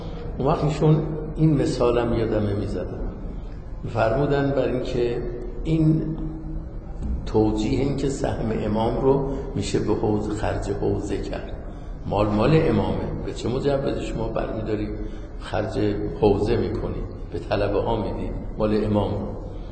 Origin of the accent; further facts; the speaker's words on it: Isfahan, Iran; من از اصفهان اومدم سال 37 بود، اواخر 37 نزدیک 38